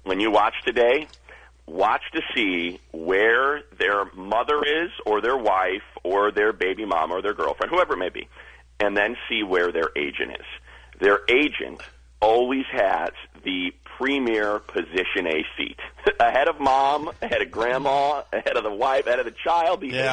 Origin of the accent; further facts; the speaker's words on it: Alabama, United States; It's 150 miles from where I grew up in Alabama.